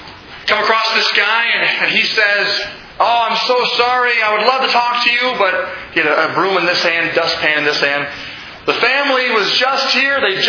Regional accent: Milwaukee, Wisconsin, United States; I'm from Wisconsin, okay? I know that logo.

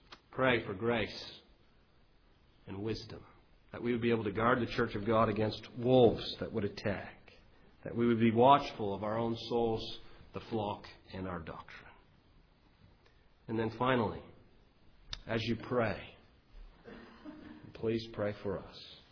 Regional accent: Ontario, Canada; I'm from Canada and in southwestern Ontario.

